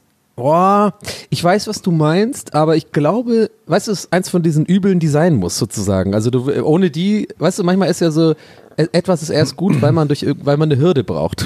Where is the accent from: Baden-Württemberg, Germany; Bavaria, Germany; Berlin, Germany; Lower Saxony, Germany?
Baden-Württemberg, Germany; Tübingen; Meine Mutter hat mich gerne mal zu, bei uns in Tübingen hieß das, da gab es